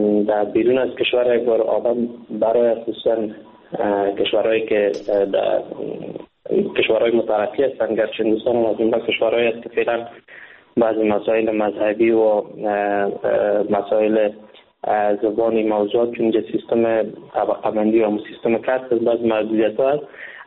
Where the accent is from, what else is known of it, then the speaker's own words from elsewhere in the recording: Afghanistan; moved away as an adult; now in India; وقتی که من از افغانستان بی طرف آمدم، با مجردی که داخل کشور هند شدم،